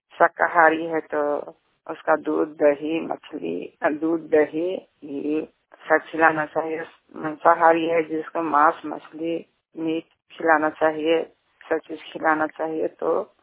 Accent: Chhattisgarh, India; छत्तीसगढ़ से रहने वाले हैं, थाना हिलसा जेतानंद के निवासी हूँ।

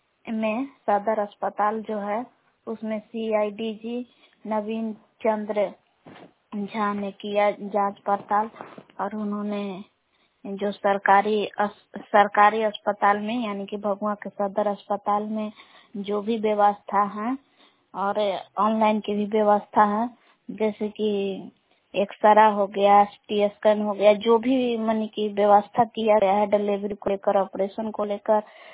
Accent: Belan, Bihar, India; ग्राम बेलान जिला कैमूर बहुआ की निवासी हूँ।

